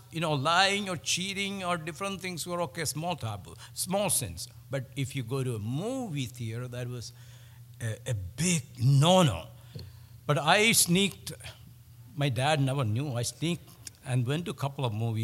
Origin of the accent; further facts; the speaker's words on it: India; Where I am from, where we grew up, in that particular part of India, the assemblies, there were a few things they practiced.